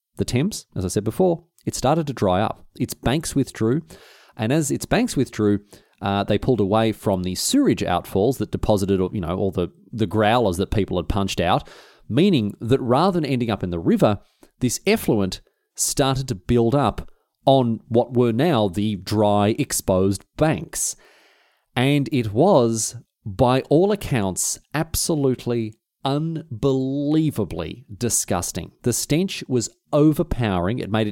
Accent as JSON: {"language": "English", "country": "Australia", "lives_now": "England", "said": "Even by my standards as an Australian, it was a hot one."}